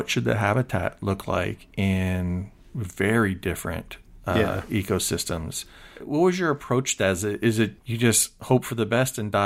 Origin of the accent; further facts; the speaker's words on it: Seffner, Florida, United States; or where I grew up in Sefner, Florida, it's like you're in this bubble, and it's like, I know what's going on in Valrico and Dover and Plant City